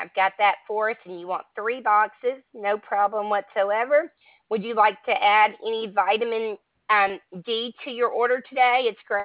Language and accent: English; Alabama, United States; I'm in Alabama. Well, I'm from Alabama. I'm actually in Maine now, my husband who's in the Air Force